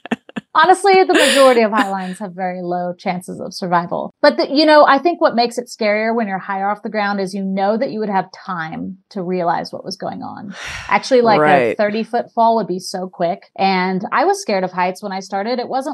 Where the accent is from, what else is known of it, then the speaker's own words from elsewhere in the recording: Austin, Texas, United States; I discovered slacklining in a park. I'm from Austin, Texas. And I was 19 and I was bopping around in a park